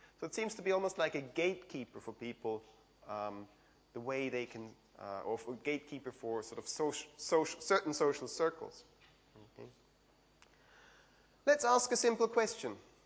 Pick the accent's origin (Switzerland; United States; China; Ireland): Switzerland; English is a second language; moved away as an adult; now in United Kingdom; About 4 years ago, I moved over from Switzerland to the northwest of England, along with my children